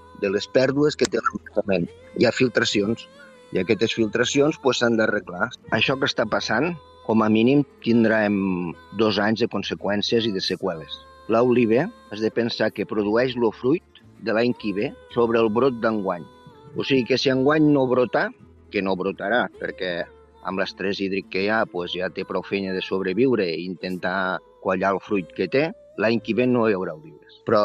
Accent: El Masroig, Catalonia, Spain; sóc del Marroig, el Priorat, treballo amb agricultura ecològica i biodinàmica

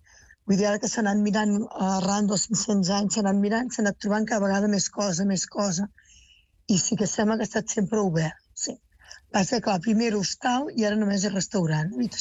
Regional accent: Ardèvol, Catalonia, Spain; Jo soc d'Ardèvol, que pertany a Pinós

